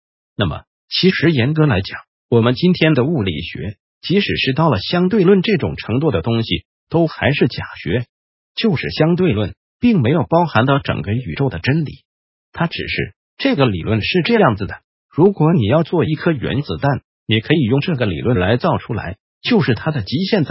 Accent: China; 而且我们中国人都是感冒时着凉，对不对？

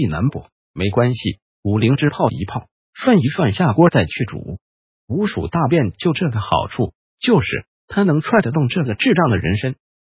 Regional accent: Taiwan; 那以我们台湾人的临床来讲的话

